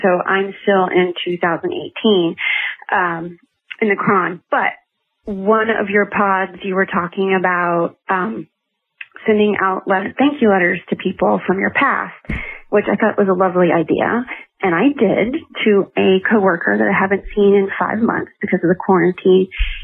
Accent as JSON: {"language": "English", "region": "Virginia", "country": "United States", "said": "I'm from Virginia."}